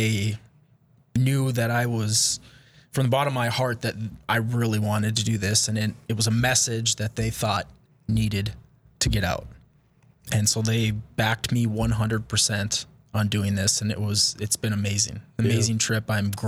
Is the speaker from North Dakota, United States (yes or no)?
yes; Mandan, North Dakota, United States; I was born in Bismarck and I grew up in Mandan, so I'm a Mandan kid.